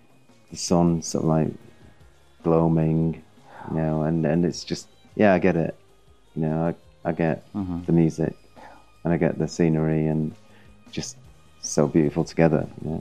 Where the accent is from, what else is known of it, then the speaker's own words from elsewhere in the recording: Salford, North West England, United Kingdom; I was born in Salford and lived on the outskirts of town, and just Manchester music was my thing, really.